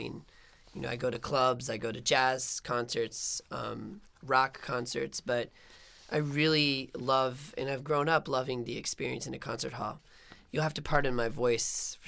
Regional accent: Washington, District of Columbia, United States; And this is while I was growing up in Washington, D.C.

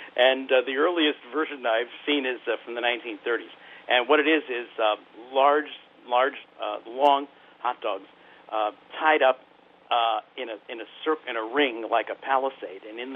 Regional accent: New York, United States; Well, I have to tell you, I'm from New York also, originally.

